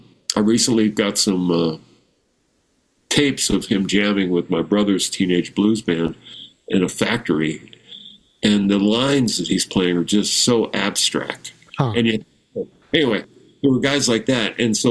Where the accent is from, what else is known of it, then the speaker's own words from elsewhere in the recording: Downey, California, United States; The story on that is, in where I grew up in Downey, California, there were in sort of the surrounding area, Pico Rivera, Bellflower, Santa Fe Springs, Southgate.